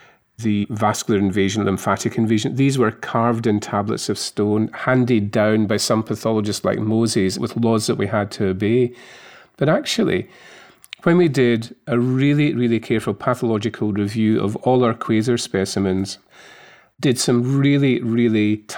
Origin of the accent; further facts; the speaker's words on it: Scotland, United Kingdom; accent: Scottish; I was sort of brought up that I'm clearly Scottish by accent and came through the medical school in Glasgow